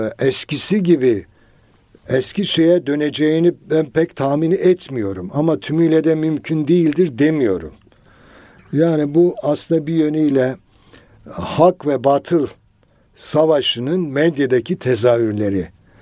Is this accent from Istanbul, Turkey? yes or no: no; Elazığ, Turkey; Ben mesela çok Güneydoğu Anadolu'da yaşadım. Elazığ'lıyım.